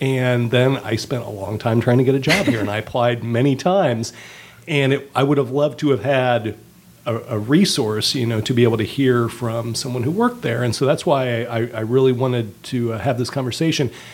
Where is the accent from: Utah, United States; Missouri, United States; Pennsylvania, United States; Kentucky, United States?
Missouri, United States; Kansas City; I'm from Kansas City, but I've never actually been to this festival.